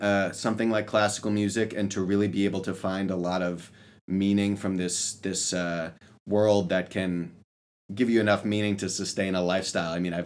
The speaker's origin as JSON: {"language": "English", "region": "Michigan", "country": "United States", "said": "I failed to mention that I'm from Michigan, so just up the road."}